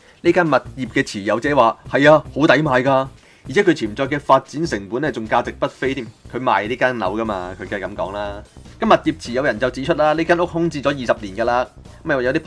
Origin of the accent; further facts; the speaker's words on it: California, United States; 全世界望住我们加州人，以为我们赚很多钱，但其实我们的支出重大。